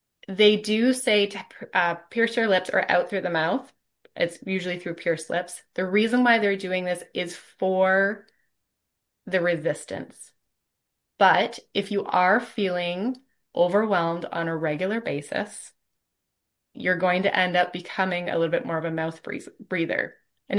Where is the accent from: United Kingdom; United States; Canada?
Canada; just as a Canadian fun interpretation of how the diaphragm and working with the sinus cavities kind of helps us put into perspective. I always relate it back to a Canadian winter.